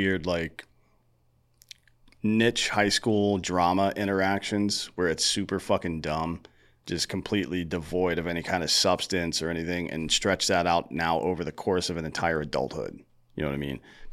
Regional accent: South Carolina, United States; Or I grew up in South Carolina. It could be people from down there. They like Pepsi.

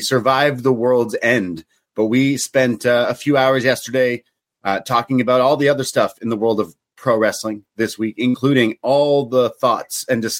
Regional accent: Canada; We're Canadian. We have Netflix.

